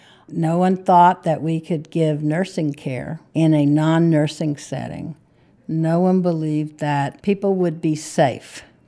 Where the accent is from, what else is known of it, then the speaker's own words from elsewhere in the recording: War, West Virginia, United States; I was born in War, West Virginia, which is the southernmost city in West Virginia, and I spent my early years there.